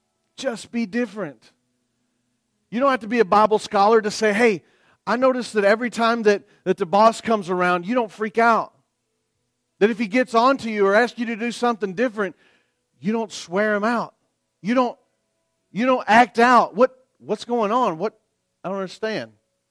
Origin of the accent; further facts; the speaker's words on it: the South, United States; Listen, I was raised in the South.